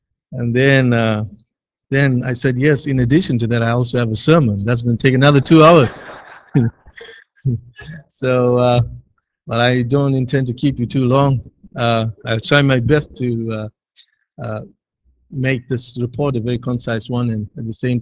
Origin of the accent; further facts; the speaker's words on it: South Africa; Some background, like I was saying, I was born and raised in South Africa.